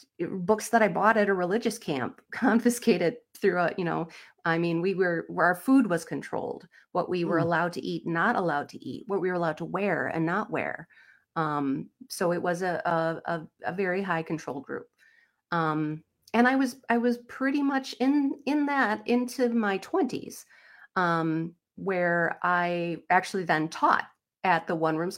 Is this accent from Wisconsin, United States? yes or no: yes; Sparta, Wisconsin, United States; A little central-ish Wisconsin. Okay. I grew up in the Thomas-Sparta area.